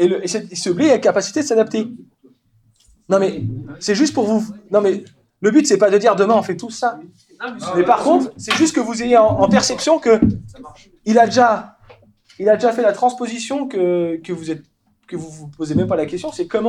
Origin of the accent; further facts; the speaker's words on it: Nouvelle-Aquitaine, France; moi je viens de Poitou-Charentes, il y a 25 ans ça existait, on n'en voyait pas, c'était réservé au sud de la France.